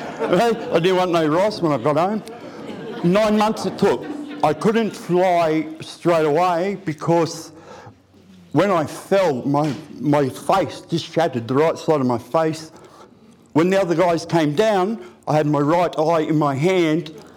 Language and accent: English; Brisbane, Queensland, Australia; I grew up in Brisbane, West Brisbane, in a suburb called Inala.